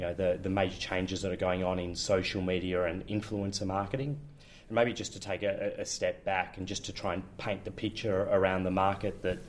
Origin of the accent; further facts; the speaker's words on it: Melbourne, Victoria, Australia; moved away as an adult; now in Amsterdam, Netherlands; I'm originally from Melbourne. I'm a Melbourne boy, in fact, from Richmond. And about 3.5 years ago, in order to be as close to the company as possible, I moved myself and my family to Amsterdam